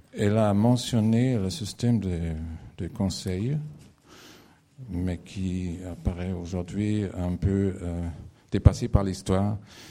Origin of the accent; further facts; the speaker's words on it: Germany; French is a second language; Moi, je viens d'un pays qui... Je viens d'Allemagne.